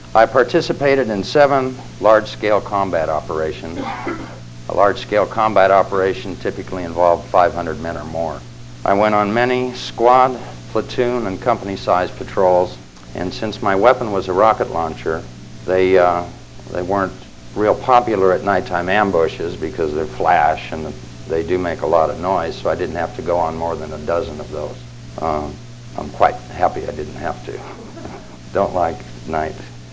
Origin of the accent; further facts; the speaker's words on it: Pasadena, California, United States; born there; I was born in Pasadena, California. It's the home of the Rose Parade.